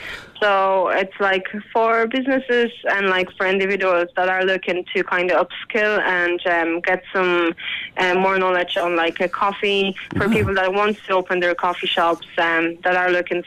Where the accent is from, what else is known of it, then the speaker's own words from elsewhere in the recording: Poland; moved away as an adult; now in Ireland; I am originally from Poland.